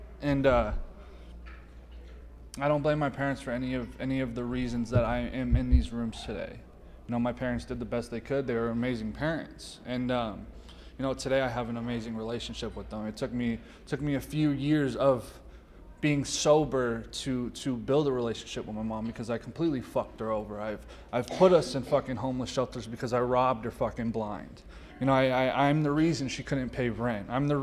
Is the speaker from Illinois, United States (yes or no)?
no; Eloy, Arizona, United States; My mom lived in Casa Grande, and I grew up in Eloy a little bit, and I came back here.